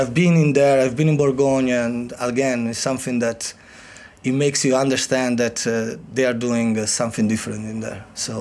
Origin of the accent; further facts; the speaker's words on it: Sardinia, Italy; I grew up in Italy. I'm from Sardinia, a beautiful island.